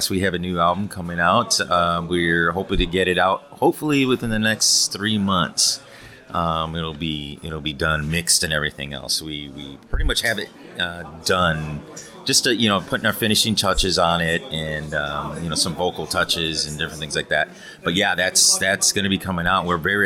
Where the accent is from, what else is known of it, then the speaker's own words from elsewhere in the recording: United States; No bash against, you know, I mean, I'm an American, so.